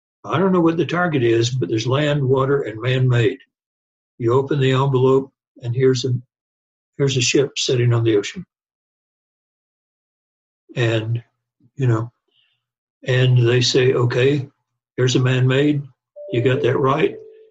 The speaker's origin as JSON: {"language": "English", "region": "Texas", "country": "United States", "said": "You can tell I'm a Texan."}